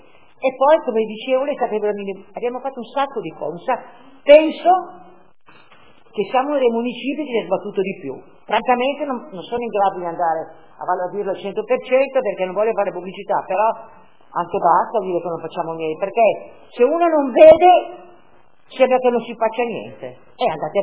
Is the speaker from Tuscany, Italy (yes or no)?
yes; Tuscany, Italy; io che sono toscana e che ho una casa dei nonni lì